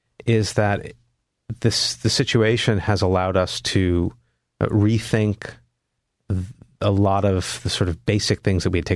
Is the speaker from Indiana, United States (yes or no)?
no; Philadelphia, Pennsylvania, United States; I'm from Philly. It's just down the street.